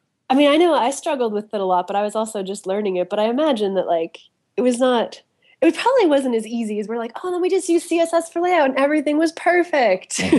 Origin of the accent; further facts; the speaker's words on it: Toronto, Ontario, Canada; Yeah. I'm Canadian, so I had to have a work visa to be in the States for a little bit.